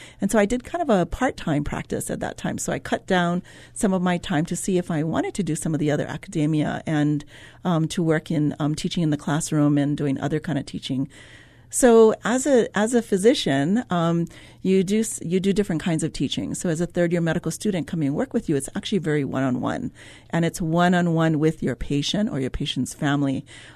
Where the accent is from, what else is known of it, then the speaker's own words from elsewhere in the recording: Hilo, Hawaii, United States; And I thought, Wahiawa rains every day, just like where I grew up in Hilo.